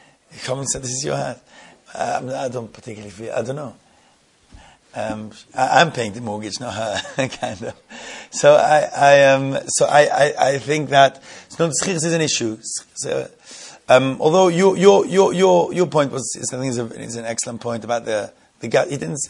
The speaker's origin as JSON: {"language": "English", "town": "Jerusalem", "region": "Jerusalem District", "country": "Israel", "tie": "born or raised there", "said": "So that's because we brought up and born and brought up in Yerushalayim."}